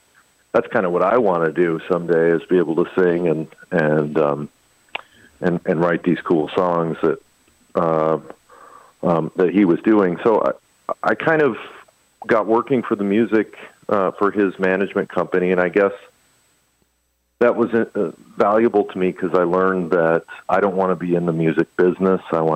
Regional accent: Michigan, United States; And I was just from Michigan, and what did I really have to say?

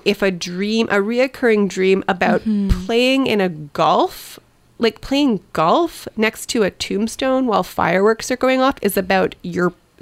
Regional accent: Montreal, Quebec, Canada; English is a second language; Listen, growing up in Montreal, you just guess what vowels are.

